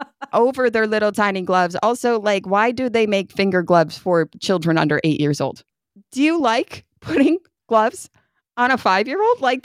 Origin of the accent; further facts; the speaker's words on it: Northeast, United States; I grew up in the Northeast. Like that was just a part of your winter wear.